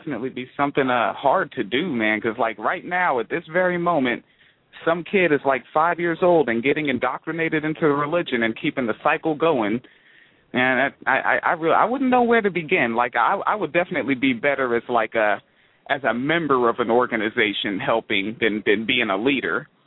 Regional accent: Tacoma, Washington, United States; now in Orlando, United States; I'm from Tacoma, Washington State, but I'm down here in Orlando, Florida now.

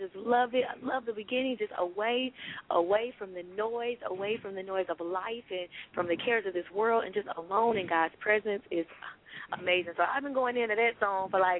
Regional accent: St. Louis, Missouri, United States; I'm from St. Louis, so that's a skip, hop, and jump away.

